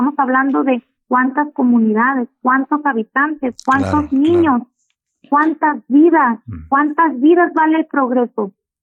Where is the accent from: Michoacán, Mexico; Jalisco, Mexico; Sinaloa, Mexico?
Sinaloa, Mexico; las comunidades que estamos en la Bahía de Ohuira, somos habitantes o somos ciudadanos de bajo nivel? ¿No somos mexicanos acaso?